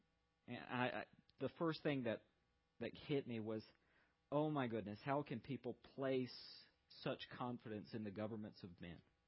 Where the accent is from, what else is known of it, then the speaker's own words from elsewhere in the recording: the South, United States; But I am a Southerner. Things are a little different down there.